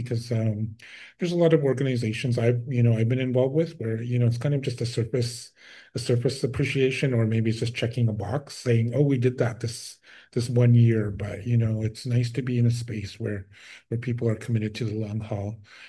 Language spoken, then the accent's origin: English; Saskatchewan, Canada; moved away; I'm from the Midwest. I'm from northern Saskatchewan, but I moved here maybe about 2012, so 14 years ago. So I've been in southern Ontario since then.